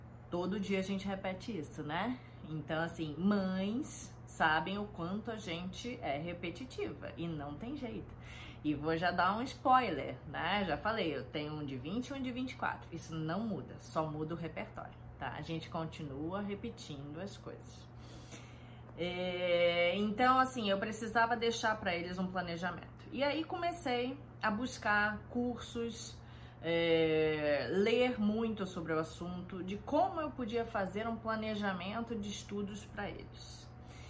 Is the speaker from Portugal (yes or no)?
no; Rio de Janeiro, Brazil; now in São Paulo, Brazil; Eu sou carioca, né? O sotaque logo logo vai me entregar, mas moro há 20 anos em São Paulo.